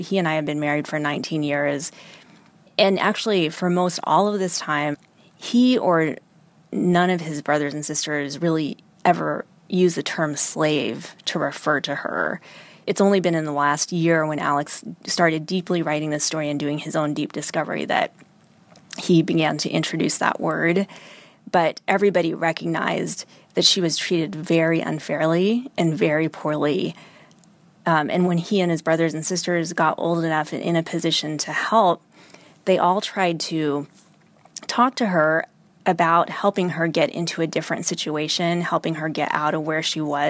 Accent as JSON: {"language": "English", "country": "Philippines", "said": "And I know that I'm Filipino as well. So it's not uncommon in Filipino families for relatives to live together and to help one another."}